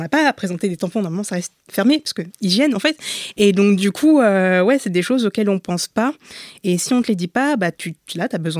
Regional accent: France; je suis française, ok.

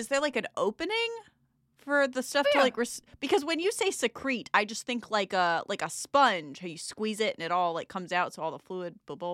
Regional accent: the South, United States; I grew up in the South in America.

